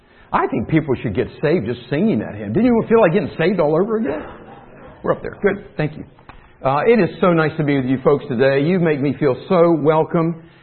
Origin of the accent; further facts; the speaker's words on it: South Carolina, United States; And I'm from South Carolina, taught theology for about 20 years.